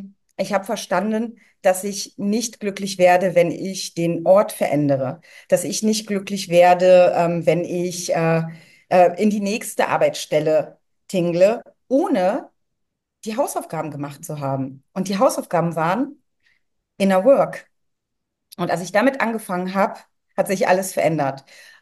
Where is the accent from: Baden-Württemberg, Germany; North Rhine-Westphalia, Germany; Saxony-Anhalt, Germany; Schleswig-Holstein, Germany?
North Rhine-Westphalia, Germany; Cologne; now in Vietnam; Ich komme aus Köln, bin aber aktuell in Vietnam